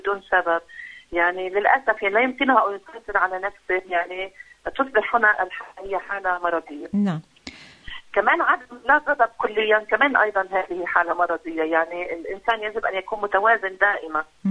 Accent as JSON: {"language": "Arabic", "country": "Lebanon", "said": "كما حدث عندنا في لبنان، الناس الآن أصبحوا بلا بيت بلا منزل بلا مأوى"}